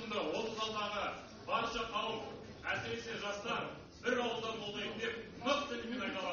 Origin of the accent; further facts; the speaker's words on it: Almaty, Kazakhstan; Мен өзіміз тәуелсіздігіміздің тұсауын кескен Алматы қаласының тумасымын. … жасым 24-те.